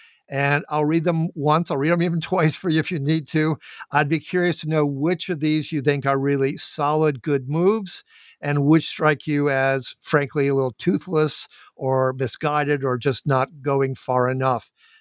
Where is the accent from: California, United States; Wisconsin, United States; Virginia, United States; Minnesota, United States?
Minnesota, United States; Minneapolis; I am indeed from Minneapolis, St. Paul, the site of the George Floyd killing.